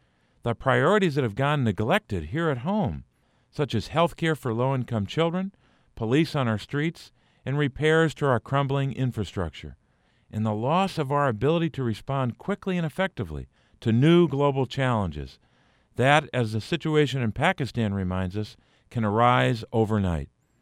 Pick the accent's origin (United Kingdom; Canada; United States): United States; Pennsylvania; More than 3,800 American lives lost, including 178 in my home state of Pennsylvania